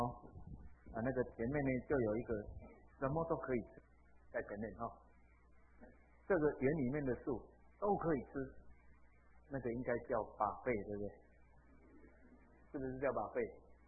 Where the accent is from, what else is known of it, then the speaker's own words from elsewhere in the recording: Taiwan; 我们台湾人很奇怪